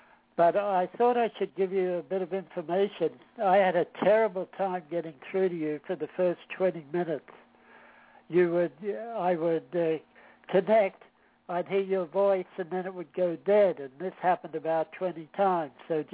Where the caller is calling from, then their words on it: Toronto, Ontario, Canada; I'm 416 from Toronto, Canada.